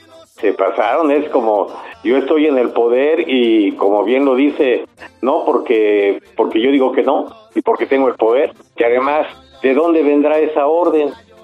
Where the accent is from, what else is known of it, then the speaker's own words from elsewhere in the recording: Mexico; Nosotros somos galleros, nosotros somos mexicanos, amantes de nuestras tradiciones